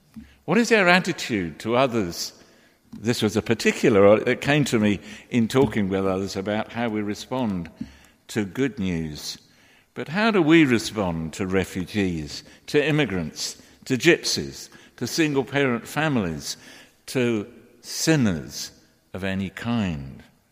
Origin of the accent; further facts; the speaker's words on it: London, United Kingdom; Barbara and I come from the East End of London.